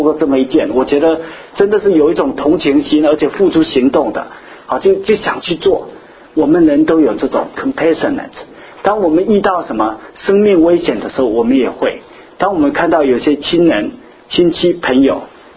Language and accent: Chinese; Xiamen, Fujian, China; 我记得我小时候在厦门的时候，有一次呢，冬天很冷哈